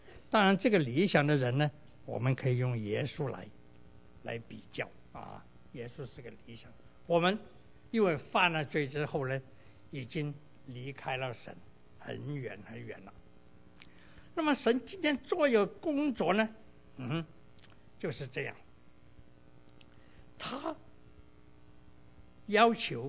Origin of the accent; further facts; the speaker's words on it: China; now in United States; 我是中国人，在中国长大，我自然就行事为人就以人中国的味道啊